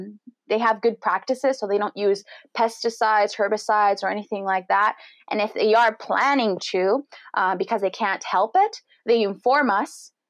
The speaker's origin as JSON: {"language": "English", "country": "Argentina", "said": "We are originally from Argentina, South America, and our beekeeping journey actually started even before I was born."}